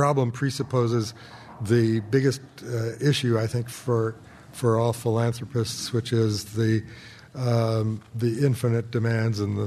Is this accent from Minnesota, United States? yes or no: yes; Austin, Minnesota, United States; now in San Francisco, United States; someone here in San Francisco who comes from my hometown of Austin, Minnesota